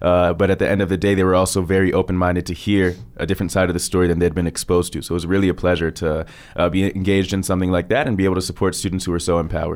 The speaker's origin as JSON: {"language": "English", "country": "United States", "tie": "born or raised there", "said": "So I grew up for most of my life in the United States of America. Mm-hmm. I moved around a lot because my dad was in the U.S. Navy. Okay. My dad is actually from the former Soviet Union. So he was born in Moscow and he came to the U.S. as a refugee."}